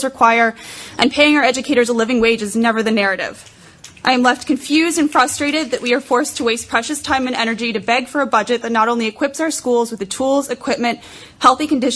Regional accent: Beverly, Massachusetts, United States; I grew up in Beverly and have seen the city change significantly over the past 35 years.

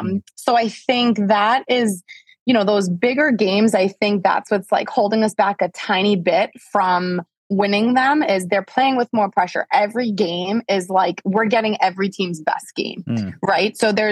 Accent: Methuen, Massachusetts, United States; And I'm from Methuen, so it's my local paper.

